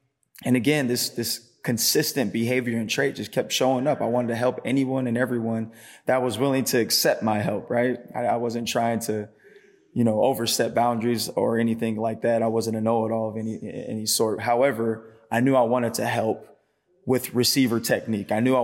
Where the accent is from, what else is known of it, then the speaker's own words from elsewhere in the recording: Oakland, California, United States; I'm from Oakland, but it was actually in LA.